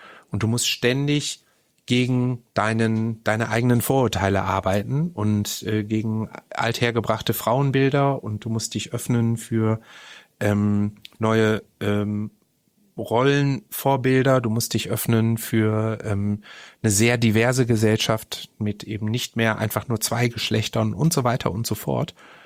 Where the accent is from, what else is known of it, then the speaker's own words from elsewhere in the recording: Essen, North Rhine-Westphalia, Germany; weil ich jeden Samstag in einem riesigen Club bei uns in Essen, Moody Art hieß der damals, zusammen mit meiner Verlobten